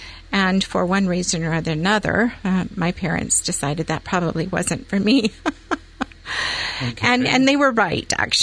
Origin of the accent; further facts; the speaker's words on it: California, United States; born there; moved away as an adult; now in Coos Bay, United States; I was born in California, cursed California. But I was born in California.